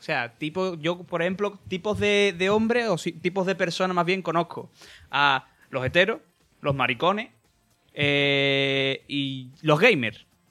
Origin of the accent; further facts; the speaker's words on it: Andalusia, Spain; estoy orgulloso de ser andaluz